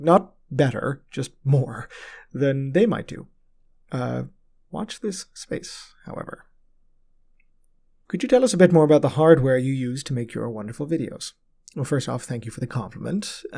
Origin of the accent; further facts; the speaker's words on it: Ireland; now in Canada; if you lived or live where I grew up in Ireland, seasons are not really so much of a thing.